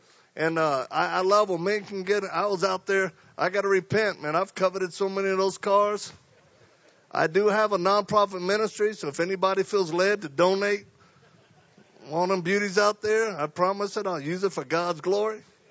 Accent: Louisiana, United States; accent: Cajun; I'm originally from Louisiana. I'm one of those Cajuns. If you think I have an accent, I do.

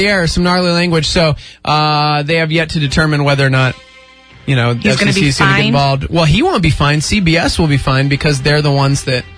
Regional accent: Texas, United States; I'm from Texas? I like meatloaf and chicken fried steak.

